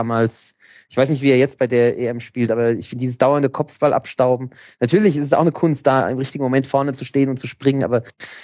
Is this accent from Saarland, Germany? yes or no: no; Bavaria, Germany; wir sind hier im Dunstkreis von Frankfurt aufgewachsen, obwohl ich natürlich auf der anderen Seite der bayerisch-hessischen Grenze